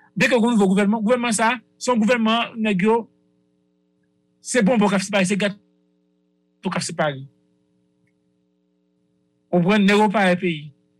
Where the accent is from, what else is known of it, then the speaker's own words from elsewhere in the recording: Haiti; en tant que frère, en tant que haïtien.